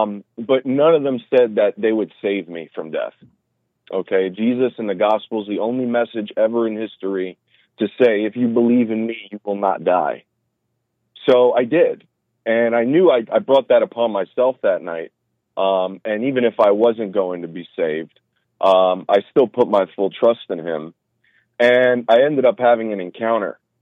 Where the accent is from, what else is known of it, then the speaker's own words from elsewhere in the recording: New York, United States; So I actually, you know, I'm 31. I grew up in New York.